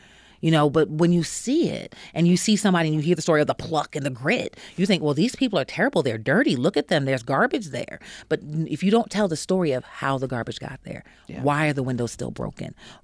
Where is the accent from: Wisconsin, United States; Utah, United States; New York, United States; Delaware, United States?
New York, United States; I'm from New York originally, and a lot of my family lived in Harlem. And so the things that he said and things that are going on, I know that to be the history of where I grew up.